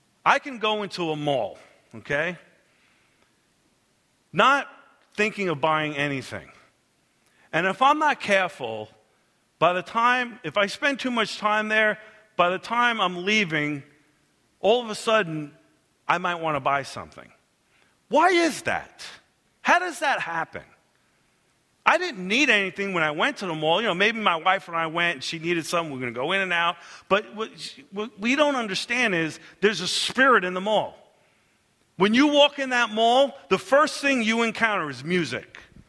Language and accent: English; New York, United States; now in Kentucky, United States; I grew up in New York, and I've been in Kentucky for 20 years. I worked in Manhattan.